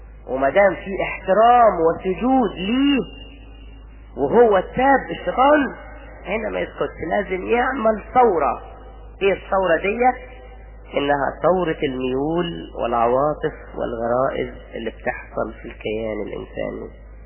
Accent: Egypt; مش عشان إحنا مصريين

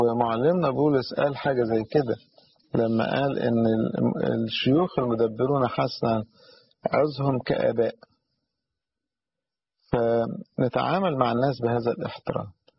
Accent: Cairo, Cairo Governorate, Egypt; أو عندنا في القاهرة يبقى الباب

